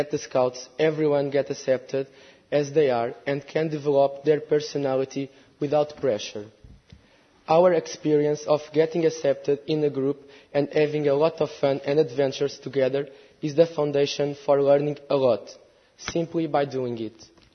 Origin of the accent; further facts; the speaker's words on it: Portugal; Good morning, everyone. … from Portugal.